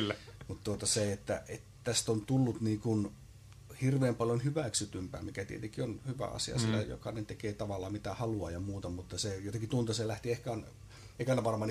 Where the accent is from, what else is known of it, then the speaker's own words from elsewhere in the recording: Imatra, South Karelia, Finland; minä muistan silloin aikanaan pikkupoikana Imatralla ennen sotia